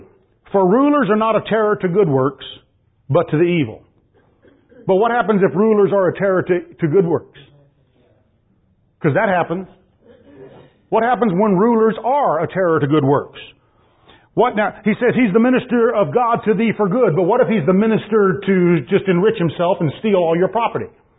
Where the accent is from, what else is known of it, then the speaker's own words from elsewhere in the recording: United States; Now, as an American, sometimes you have to fight.